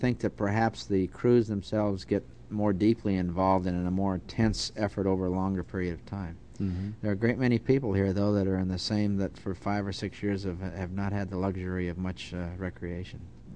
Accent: Tucson, Arizona, United States; also born or lived in Indiana; now in Houston, United States; Well, I was born in Indiana, but I really I grew up in Tucson, Arizona, and I call Tucson home.

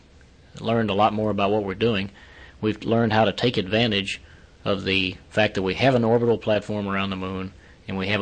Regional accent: Miami, Florida, United States; Well, I call home Miami, Florida.

